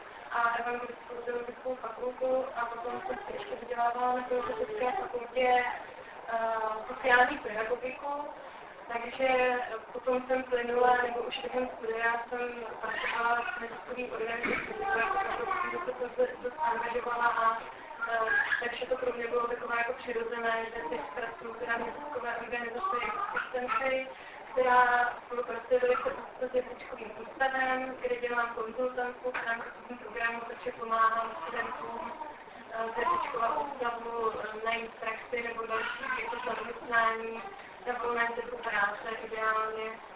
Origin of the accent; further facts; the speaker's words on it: South Moravian Region, Czechia; now in Prague, Czech Republic; já pocházím z Jižní Moravy, už delší čas teda žiju v Praze, protože jsem byla studiem přišla do Prahy